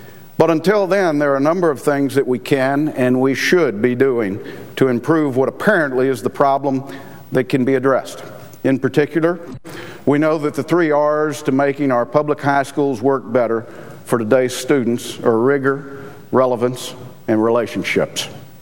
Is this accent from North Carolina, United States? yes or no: yes; North Carolina, United States; Just last week, my home state of North Carolina released its most current data on our state's dropout crisis.